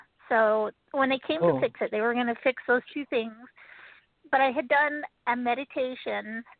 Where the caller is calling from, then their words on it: Utah, United States; calling from Utah.